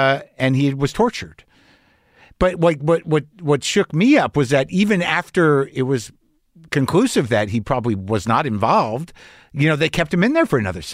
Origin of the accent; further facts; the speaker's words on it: Albuquerque, New Mexico, United States; like I grew up in Albuquerque. So when all of a sudden we're in Albuquerque, I'm like, oh my God, how did I not know this person?